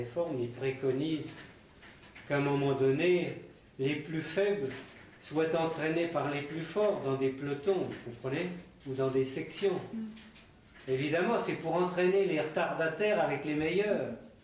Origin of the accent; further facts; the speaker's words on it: France; Ou chez nous, en France?